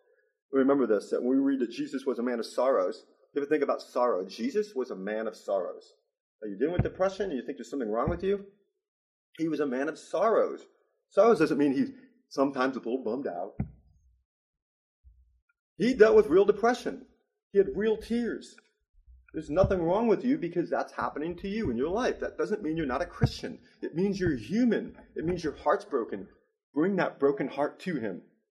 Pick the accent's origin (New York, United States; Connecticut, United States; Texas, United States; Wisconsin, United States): New York, United States; I'm from New York.